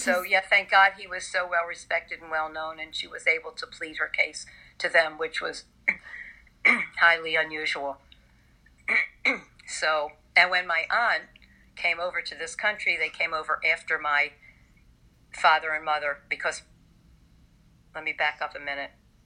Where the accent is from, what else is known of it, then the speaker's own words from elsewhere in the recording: Chicago, Illinois, United States; born there; my uncle sponsored her in Chicago, which is where I was born. I was born in Chicago.